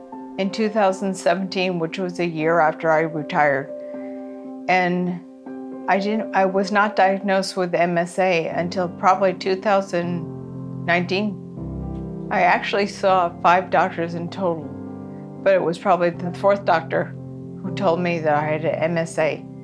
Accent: Branford, Connecticut, United States; I'm from Brantford, Connecticut.

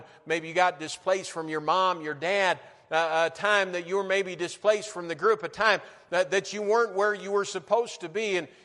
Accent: New Ulm, Minnesota, United States; Now, by the way, I grew up in New Ulm, Minnesota. New Ulm's a small town.

